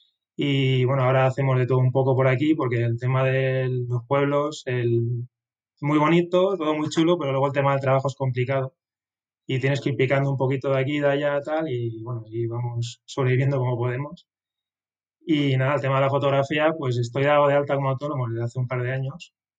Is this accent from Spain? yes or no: yes; Elche, Valencian Community, Spain; now in Rubielos de Mora, Spain; soy de Elche, pero actualmente vivo en Rubielos de Mora, un pueblo de los más bonitos de España. Que está en Teruel, en el sur de Teruel. Somos solo 600 habitantes